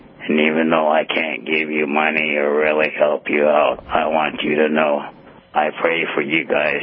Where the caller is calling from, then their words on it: West Des Moines, Iowa, United States; And I'm calling you from West Des Moines, Iowa.